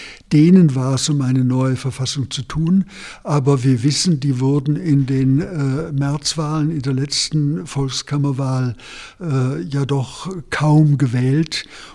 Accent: West Germany, Germany; Ich war nicht der einzige Berater aus dem Westen

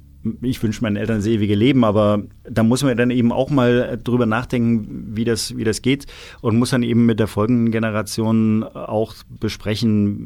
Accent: East Germany, Germany; Ich bin ja auch noch Ostdeutscher gewesen

